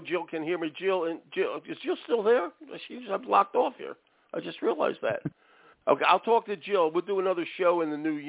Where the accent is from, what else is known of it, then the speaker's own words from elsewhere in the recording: Philadelphia, Pennsylvania, United States; It's like the Damascus version of my hometown Philly cheesesteak.